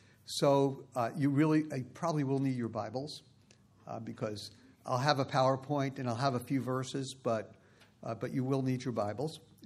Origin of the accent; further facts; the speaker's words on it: New York, United States; English is a second language; I'm a New Yorker. English is my second language.